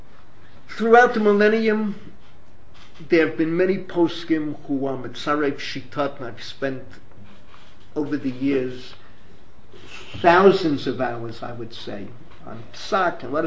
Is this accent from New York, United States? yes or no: yes; New York City, New York, United States; the Third Avenue L, where I grew up in the Bronx